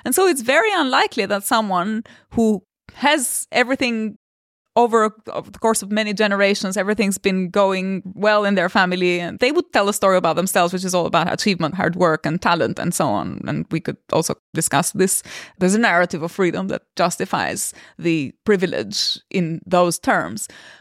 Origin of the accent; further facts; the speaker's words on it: Albania; English is a second language; I could have been born in a different family, but I also, you know, I come from Albania, so I constantly think about my fellow Albanian youngsters, my schoolmates.